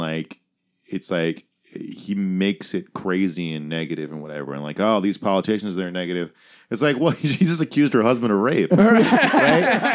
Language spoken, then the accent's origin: English; East Coast, United States; I grew up on the East Coast, and here's the one thing I've realized, speaking of geographical snobbery, is like, I prefer the Pacific time zone.